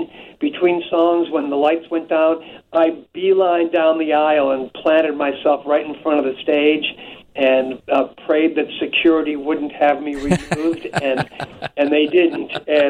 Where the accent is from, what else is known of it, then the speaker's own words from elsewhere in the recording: Chicago, Illinois, United States; It's always a thrill for me to be on the air in Chicago, my hometown.